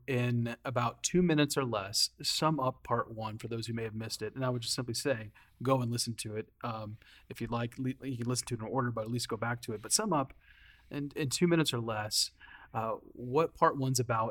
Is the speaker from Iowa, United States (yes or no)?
yes; Iowa, United States; I grew up in Eastern Iowa originally. Then I moved to the Twin Cities. And everyone in the Twin Cities made fun of people from Iowa.